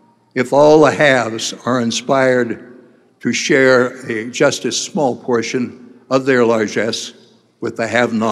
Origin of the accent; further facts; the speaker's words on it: Park City, Utah, United States; to make my hometown, Park City, the wealthiest per capita in the state